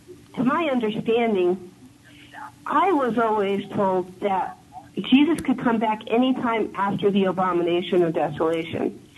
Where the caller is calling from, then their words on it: New Mexico, United States; I'm calling from Champaign, New Mexico